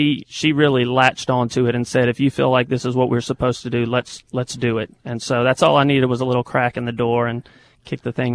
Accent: Louisiana, United States; moved away as an adult; also born or lived in New York; Well, we're both originally from Louisiana. We had made one move prior to here.

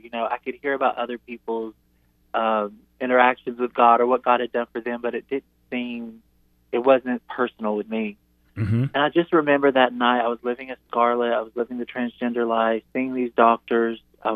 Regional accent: Tennessee, United States; now in Georgia, United States; I actually live in Georgia. The bulk of my story of my life, I grew up in Tennessee and lived in Tennessee, south of Nashville area.

